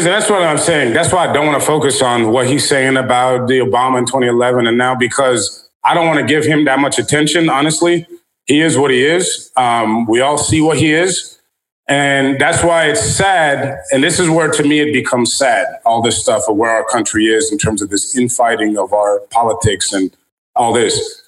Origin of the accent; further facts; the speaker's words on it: United States; He's a president of the United States. I'm American. I live in this country.